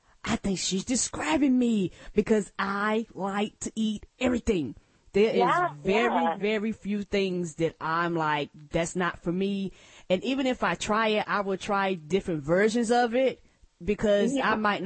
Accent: United States; Because I'm from the States. We're actually in Charlotte, North Carolina.

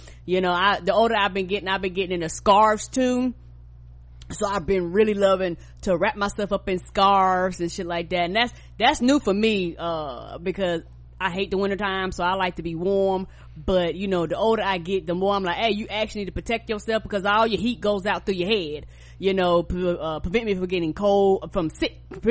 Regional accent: the South, United States; You know, I'm from the South, and I'm talking to people online

